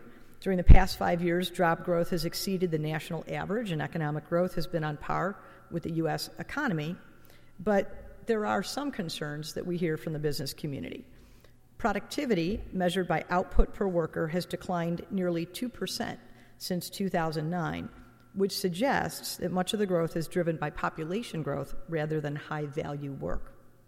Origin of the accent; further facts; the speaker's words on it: Barrington, Illinois, United States; So being from the Midwest, I'm not from Indy, I'm from a Chicago suburb called Barrington in the northwest suburbs of Illinois, but I think we have something in common is that in that we're Midwesterners.